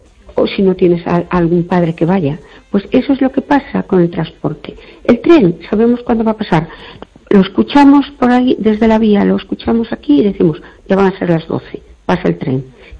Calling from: Perlío, Galicia, Spain; de Perlío, perdona.

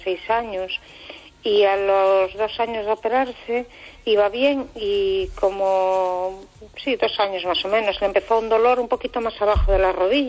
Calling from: Vigo, Galicia, Spain

